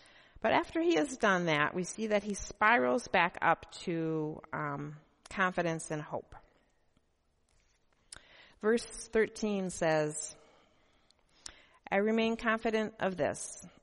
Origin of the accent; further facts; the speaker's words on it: Minnesota, United States; moved away as an adult; now in Grand Rapids, United States; Michigan is a great place, but I grew up in Minnesota, so it's been difficult for me to move to Michigan, and I've had a lot of homesickness.